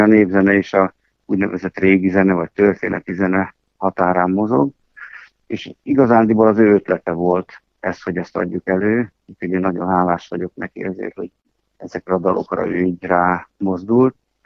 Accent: Tótkomlós, Békés, Hungary; Hát én Tótkomoson nőttem fel

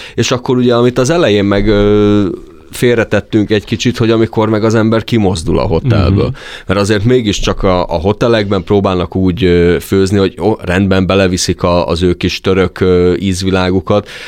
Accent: Hungary; itt Budapesten

